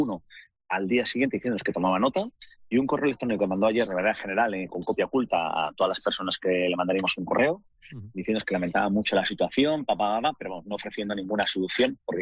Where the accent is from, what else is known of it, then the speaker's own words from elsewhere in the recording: Spain; Somos siete españoles en el hotel.